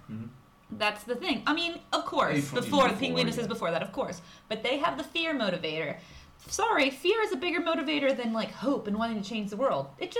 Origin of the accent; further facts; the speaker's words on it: Arkansas, United States; I'm just trying to don't get twisted because they're both A names and I'm from Arkansas.